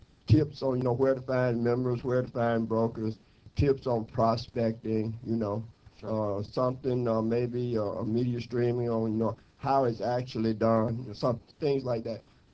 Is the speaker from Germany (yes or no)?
no; Atlanta, Georgia, United States; Good morning. … from Atlanta.